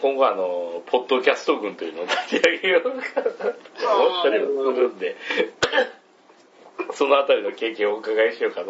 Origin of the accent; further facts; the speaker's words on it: Kansai, Japan; うち地元関西だったりするんですけど、